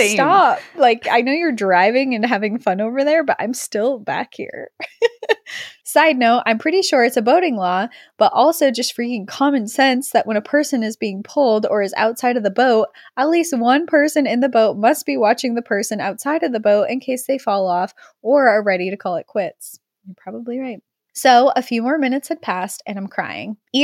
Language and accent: English; Oregon, United States; For context, I grew up in Southern Oregon and have fond memories of boating and being on the water every summer growing up as a kid.